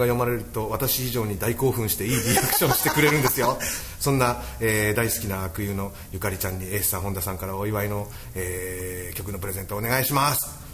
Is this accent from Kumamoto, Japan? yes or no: yes; Kumamoto, Japan; 私の実家は熊本なのですが、熊本にはこんな純朴な地域が残っています。